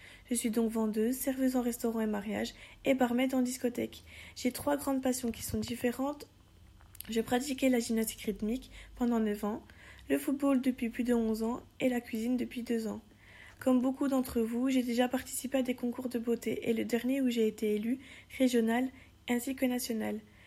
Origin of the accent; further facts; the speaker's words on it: Besançon, Bourgogne-Franche-Comté, France; j'ai 19 ans et je viens de Besançon en Franche-Comté. D'ailleurs, je crois que je suis la seule qui vient de l'Est de la France.